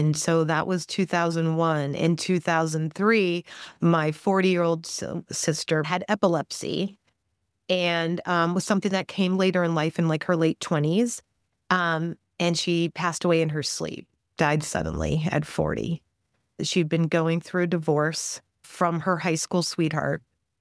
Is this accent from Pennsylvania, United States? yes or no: yes; Pittsburgh, Pennsylvania, United States; I'm from Pittsburgh, Pennsylvania. So they had us all there.